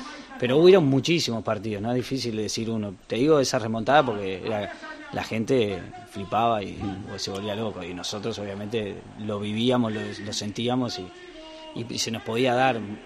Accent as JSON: {"language": "Spanish", "country": "Uruguay", "said": "Nosotros, como uruguayos, te digo que somos 3 millones, y favorito no nos da nadie."}